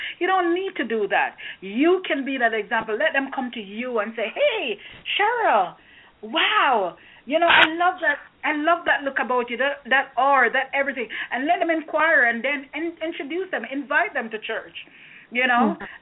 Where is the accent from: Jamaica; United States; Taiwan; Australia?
Jamaica; I remember at the time growing up in Jamaica, and you're thinking, okay, you know, you go to church.